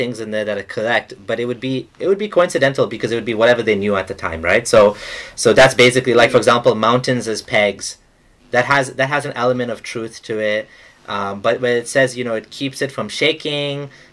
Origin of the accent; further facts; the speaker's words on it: Kenya; but we're not from Pakistan, we're from Kenya. We grew up in Kenya. My parents were born in Kenya. My grandparents were born in Kenya. So we were in Kenya.